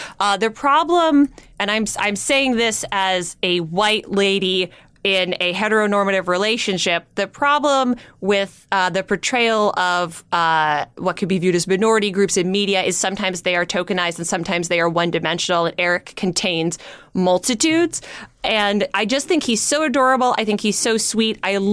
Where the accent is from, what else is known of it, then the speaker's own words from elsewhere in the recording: Canada; And as a Canadian, I was basically born having to be somewhat interested in hockey on some level.